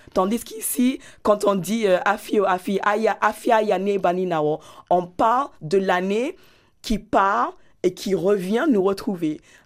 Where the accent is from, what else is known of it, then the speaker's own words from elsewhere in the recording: Ghana; first language English; French is a second language; Parce que l'anglais, c'est ma langue maternelle du fait de l'histoire coloniale du Ghana. Mais bien sûr, je parle d'autres langues aussi.